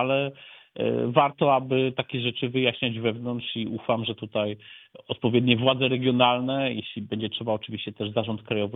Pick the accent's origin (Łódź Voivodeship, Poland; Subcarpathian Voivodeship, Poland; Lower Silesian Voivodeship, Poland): Lower Silesian Voivodeship, Poland; Wałbrzych; byłem wiele lat posłem z Dolnego Śląska, stamtąd pochodzę, z Wałbrzycha, uwielbiam Wrocław oczywiście.